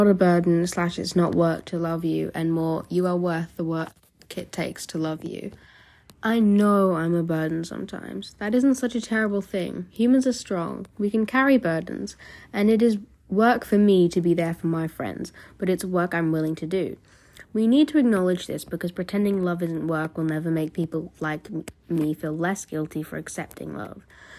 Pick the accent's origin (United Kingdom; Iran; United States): United Kingdom; now at this point when I'm British, I'm not all fancy, you know, London posh, southerners.